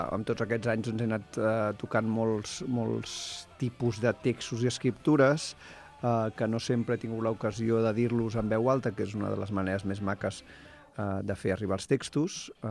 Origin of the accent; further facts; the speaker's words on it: Barcelona, Catalonia, Spain; som barcelonins, i llavors l'E la diem així.